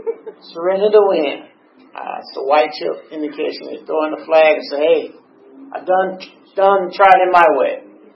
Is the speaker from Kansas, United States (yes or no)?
no; Chicago, Illinois, United States; I'm also from Illinois, Chicago.